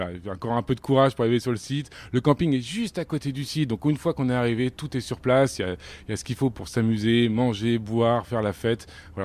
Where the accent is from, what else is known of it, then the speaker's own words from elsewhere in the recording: Bréal-sous-Montfort, Brittany, France; petit plaisir de se dire qu'à Bréal-sous-Montfort, dans ma ville natale, il va à un moment donné avoir